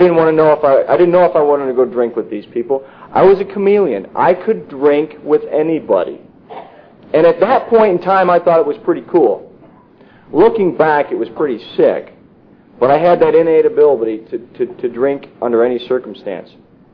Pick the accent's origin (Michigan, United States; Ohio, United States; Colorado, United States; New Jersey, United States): Michigan, United States; born there; I was born in Michigan in 1969.